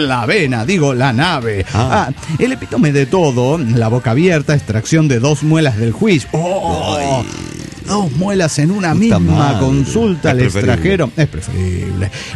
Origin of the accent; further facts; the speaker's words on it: Chihuahua, Mexico; de Chihuahua.